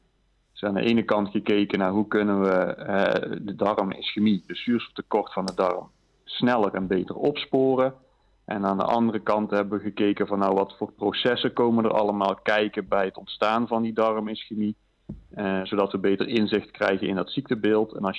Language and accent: Dutch; Baarle-Nassau, North Brabant, Netherlands; born there; ik ben geboren in Baarle-Nassau. Ik ben 34 jaar. Ik ben op de Akkerwinde basisschool gegaan. Ik ben in Goorle op Milhill naar het VWO gegaan.